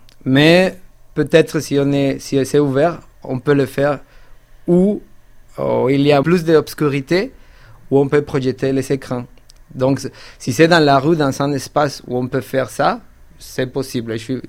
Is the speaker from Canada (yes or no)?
no; Mexico City, Mexico; now in Paris, France; je viens des grosses villes, je viens de la ville de Mexico et j'habite à Paris.